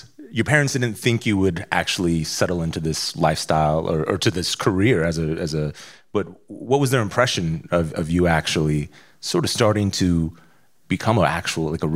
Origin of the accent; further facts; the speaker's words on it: California, United States; We're both from California. We both flew here to Chicago to do this.